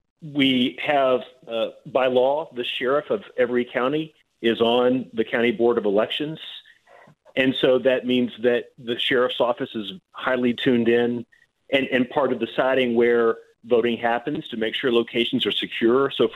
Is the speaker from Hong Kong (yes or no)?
no; Paducah, Kentucky, United States; I grew up in Paducah. I registered to vote in Paducah, and then I went to college in Louisville. And I chose to stay a resident of McCracken County and vote there